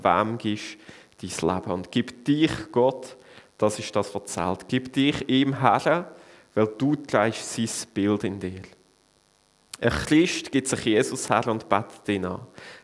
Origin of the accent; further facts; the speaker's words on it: Switzerland; Aber bei uns in der Schweiz wenigstens, da gibt es doch keinen König mehr. Wir haben die schönste Demokratie der Welt.